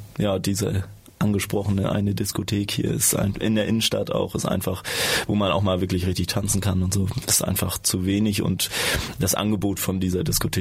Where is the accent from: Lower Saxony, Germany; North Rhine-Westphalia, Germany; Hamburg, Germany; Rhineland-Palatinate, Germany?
Hamburg, Germany; ich komme ein bisschen aus Hamburg, aus der Ecke und weiß auch, was halt in Hamburg abgeht.